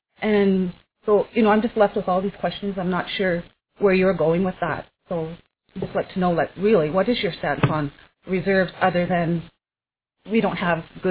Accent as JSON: {"language": "English", "region": "Alberta", "country": "Canada", "said": "I'm from the Blood Tribe."}